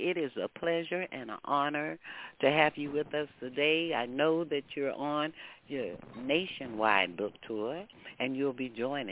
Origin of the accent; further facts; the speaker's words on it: Texas, United States; I'm a Texan, and I'm going to see